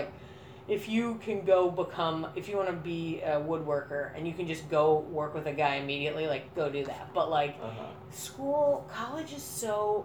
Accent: Boston, Massachusetts, United States; So I'm from Boston, and I went to college in Texas.

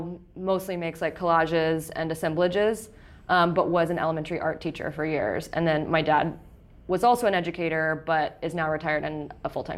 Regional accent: San Marcos, Texas, United States; also born or lived in Austin; But technically, I grew up in San Marcos. I did theater in San Marcos through 10th grade.

